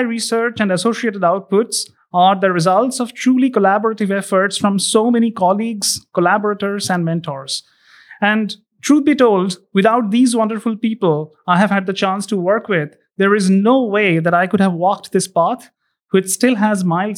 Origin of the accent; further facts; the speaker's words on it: Kolkata, West Bengal, India; growing up in Calcutta in the 90s in India, Calcutta, during my early years